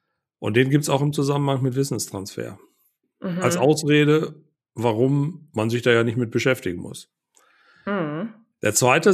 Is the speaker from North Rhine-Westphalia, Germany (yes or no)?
yes; Paderborn, North Rhine-Westphalia, Germany; born there; Also ich bin ja in der Karnevalshochburg Paderborn geboren.